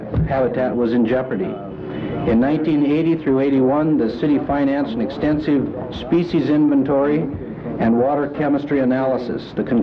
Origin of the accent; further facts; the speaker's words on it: Fairbanks, Alaska, United States; born there; now in Valdez, United States; I was born in Fairbanks. I've lived in Valdez for 36 years, educated in Valdez school system, University of Alaska, and University of Washington.